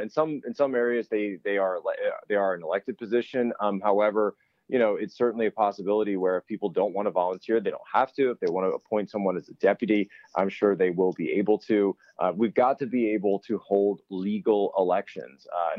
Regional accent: Pennsylvania, United States; Now, other states, my home state of Pennsylvania held their primary.

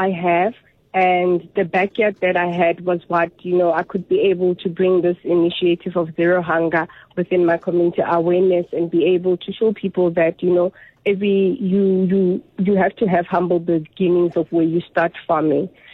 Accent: Vaal, Gauteng, South Africa; also born or lived in Soweto; Originally, I was born in Soweto, but then my whole growth teenage time, I was in the Vaal.

